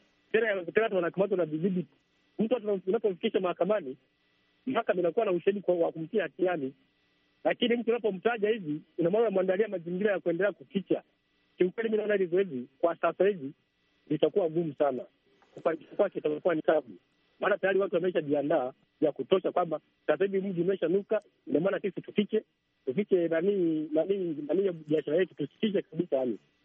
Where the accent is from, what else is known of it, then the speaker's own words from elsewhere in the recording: Geita, Tanzania; natoka Geita, Tanzania.